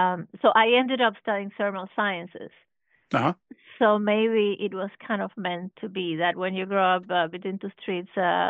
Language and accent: English; Cuba; I grew up in an island, so I'm originally from Cuba.